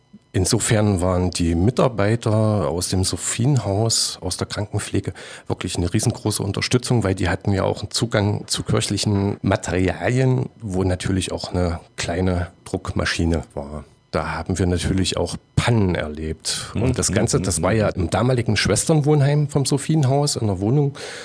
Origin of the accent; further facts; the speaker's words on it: Weimar, Thuringia, Germany; born there; Genau, ich bin auch in Weimar geboren.